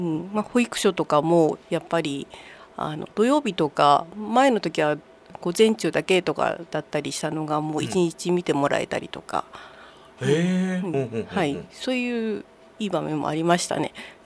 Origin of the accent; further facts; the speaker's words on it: Ninohe, Iwate, Japan; もともと二戸市出身です。